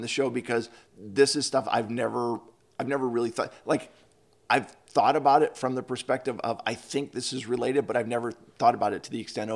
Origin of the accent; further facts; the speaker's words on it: Pennsylvania, United States; I have to say, I grew up outside of Philadelphia, and the South Street in Philadelphia is kind of like this eclectic.